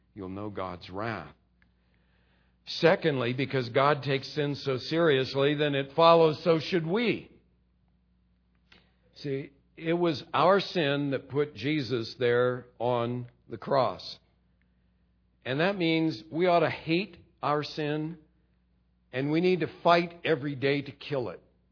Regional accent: California, United States

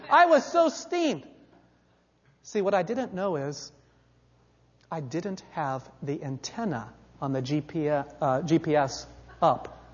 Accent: Bremerton, Washington, United States; I grew up in Bremerton. I have made this trip countless times, back and forth across the Narrows Bridge.

